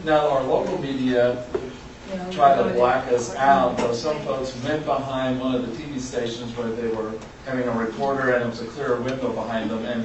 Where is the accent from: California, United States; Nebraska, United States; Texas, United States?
Texas, United States; Dallas; My apologies for coming in a little bit late, but I'm from Dallas, Texas